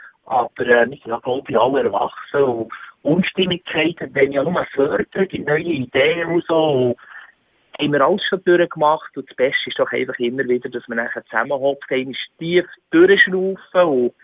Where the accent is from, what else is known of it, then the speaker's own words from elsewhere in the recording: Bern, Switzerland; Und weil wir halt einfach zu Bern daheim sind, bleiben wir halt unserem Dialekt, doch kann man sagen, dem wunderschönen Dialekt halt treu.